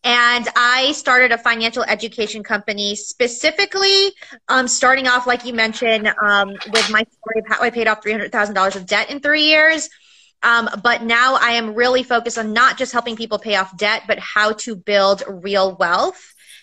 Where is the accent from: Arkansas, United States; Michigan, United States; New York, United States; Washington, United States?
New York, United States; New York City; I grew up in New York City and I am the eighth of nine kids.